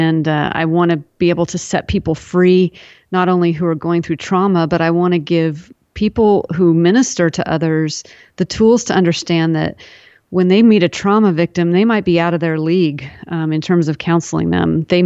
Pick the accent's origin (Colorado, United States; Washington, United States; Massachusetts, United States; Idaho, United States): Washington, United States; Seattle; this was where I grew up in the Seattle area. And so I had lived there in Seattle until I was in my 30s.